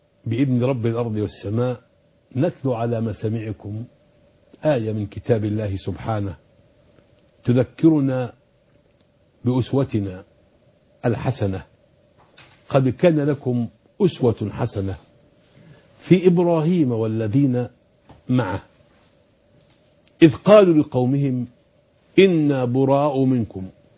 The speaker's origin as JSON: {"language": "Arabic", "country": "Sudan", "said": "وأنا من السودان. وأفرح وأسعد حينما أنزل السودان."}